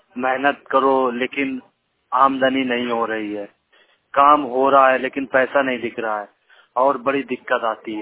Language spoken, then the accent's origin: Hindi; Kanpur, Uttar Pradesh, India; मैं सर उत्तर प्रदेश कानपुर महानगर से आया हूँ